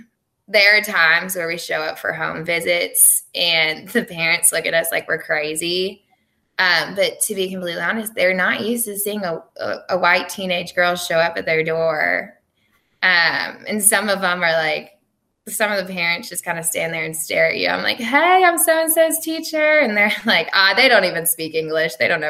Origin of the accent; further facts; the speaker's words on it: Union, Kentucky, United States; I come from Union, Kentucky, so there wasn't as much diversity.